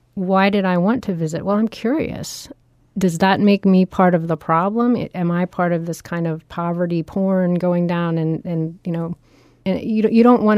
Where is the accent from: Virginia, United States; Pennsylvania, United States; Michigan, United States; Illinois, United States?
Virginia, United States; I grew up in Virginia, and this is the sixth state that I've lived in, including places I've been in school.